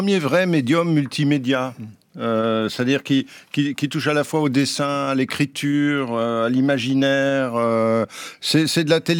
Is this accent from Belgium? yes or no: yes; Belgium; born there; J'ai aucun mérite. Je suis né en Belgique déjà.